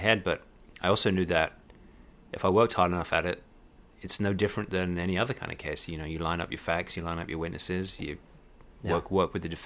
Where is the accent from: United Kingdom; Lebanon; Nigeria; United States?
United Kingdom; East of England; I was born in Hertfordshire in England, which is used to be a rural county right north of London.